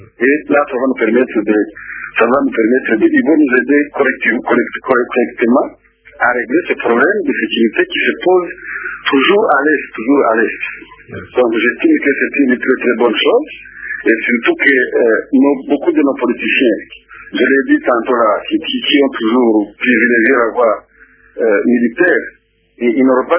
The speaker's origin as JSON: {"language": "French", "country": "DR Congo"}